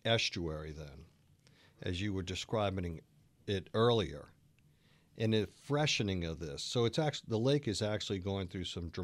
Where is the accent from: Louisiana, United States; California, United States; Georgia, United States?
Louisiana, United States; as I grew up around Lake Pontchartrain, spent a lot of time there